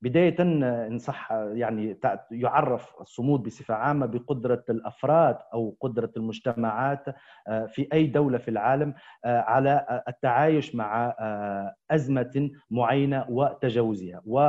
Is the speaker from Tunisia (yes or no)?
yes; Tunisia; خاصة لنا كتونسيين